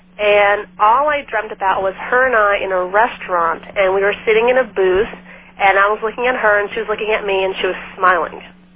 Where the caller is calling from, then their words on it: Las Vegas, Nevada, United States; Hello to your guests. I'm calling from Las Vegas, Nevada.